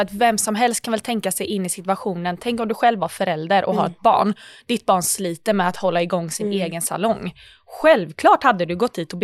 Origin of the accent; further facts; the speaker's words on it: Sweden; Jag är också svensk. Jag kan se kulturkrocken i det här, för att jag är svensk och växt upp på ett speciellt sätt